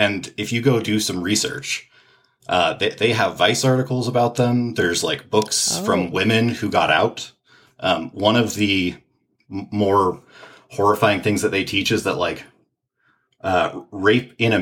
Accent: Santa Cruz, California, United States; so I grew up in Santa Cruz. So Santa Cruz is like a, you know, there's a major university there.

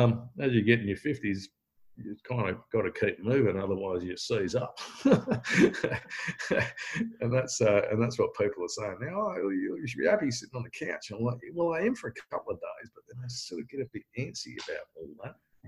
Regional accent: Margaret River, Western Australia, Australia; also born or lived in Bali; growing up in the Margaret River region, WA, as well, and here, and Bali's second home

